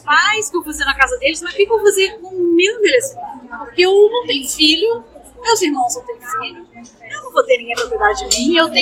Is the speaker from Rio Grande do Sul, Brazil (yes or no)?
no; Belo Horizonte, Minas Gerais, Brazil; moved away as an adult; now in São Paulo, Brazil; Eu tenho 46 anos, sou arquiteta, sou mineira, Belo Horizonte, não é? Assim, conterrânea de Rede Longevidade. Mas assim, eu falo que às vezes eu sou meio mineira, meio paulista, porque eu morei aqui em São Paulo quase 20 anos.